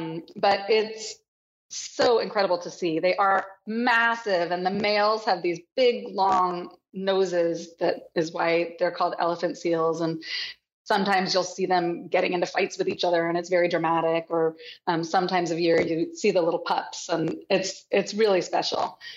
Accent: San Francisco, California, United States; also born or lived in Marin; I grew up in San Francisco and Marin.

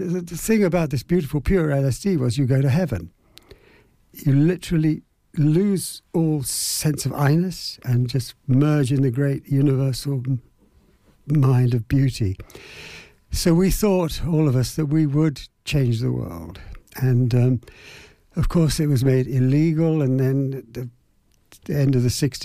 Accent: Cambridge, East of England, United Kingdom; I was born on Milton Road in November the 6th, 1943. Right in the middle of the war, obviously

